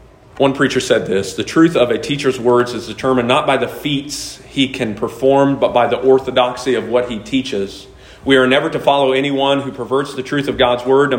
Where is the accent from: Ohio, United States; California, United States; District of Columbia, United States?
Ohio, United States; Chillicothe; I'm from Chillicothe, so I know personally of ones in Chillicothe.